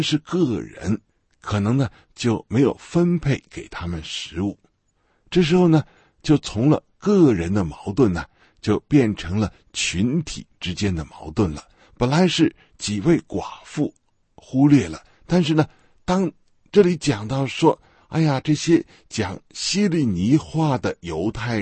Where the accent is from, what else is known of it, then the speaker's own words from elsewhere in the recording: China; 可能在我们中国人的文化里边啊